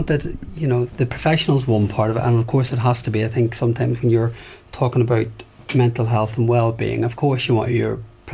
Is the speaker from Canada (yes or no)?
no; Northern Ireland, United Kingdom; born or raised there